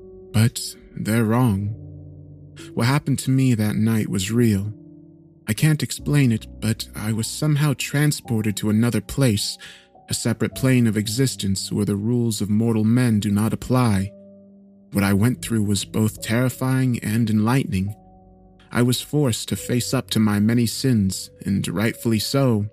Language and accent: English; Belfast, Northern Ireland, United Kingdom; I was born in Belfast, growing up in a run-down housing estate on the outskirts of the town.